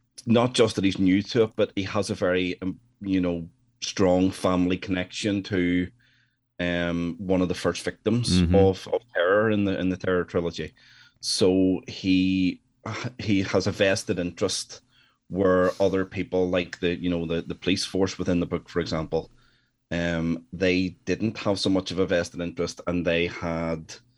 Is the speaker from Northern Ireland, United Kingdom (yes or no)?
yes; Northern Ireland, United Kingdom; obviously, I'm from Northern Ireland. We know what Northern Ireland is most famous for in terms of its history, its troubled history.